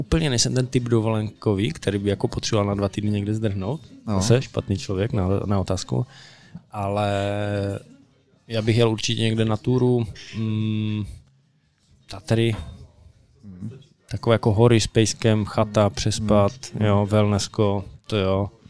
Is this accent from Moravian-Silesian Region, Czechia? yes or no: yes; Ostrava, Moravian-Silesian Region, Czechia; Tak tím, že jsem z Ostravy, tak ani jedno.